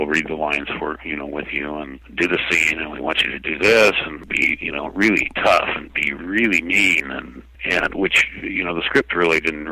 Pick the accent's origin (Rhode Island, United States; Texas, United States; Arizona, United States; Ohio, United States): Texas, United States; Muleshoe; accent: Texas; I had to do everything in my power as an actor to lose my Texas accent